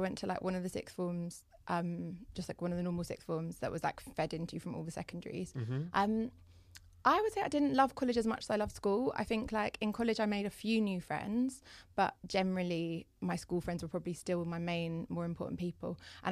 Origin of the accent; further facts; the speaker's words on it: Cambridge, East of England, United Kingdom; I grew up in Cambridge, so school was in Cambridge. It was just like the local school to me.